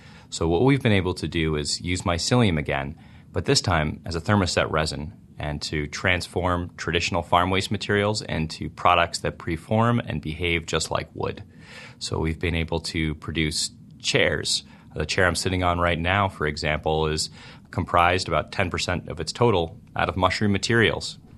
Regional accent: New York, United States; I grew up actually on Eastern Long Island.

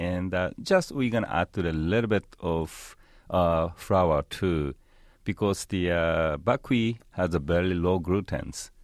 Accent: Tokyo, Japan; English is a second language; now in United States; You know, I'm from Tokyo, and when I was a child, I eat a lot of soba

